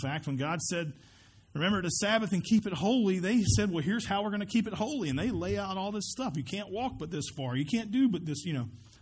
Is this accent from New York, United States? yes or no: no; Spartanburg, South Carolina, United States; I was from Spartanburg. He happened to like a band that was from my city.